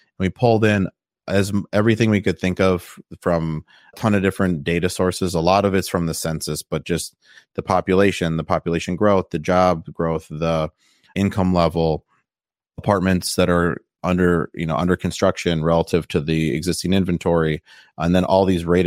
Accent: Midwest, United States; like I had said, I grew up in the Midwest

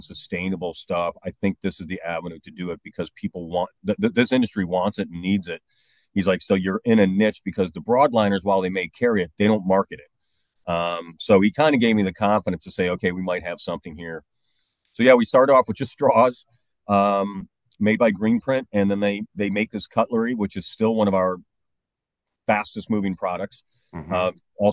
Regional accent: Chicago, Illinois, United States; Yeah, so I was born and raised in the city of Chicago on the South Side.

